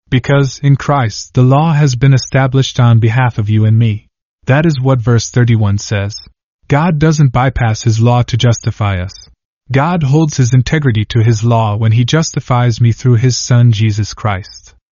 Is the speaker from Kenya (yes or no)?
yes; Kenya; They knew I was from Kenya and they were going to be sent to Kanda Hospital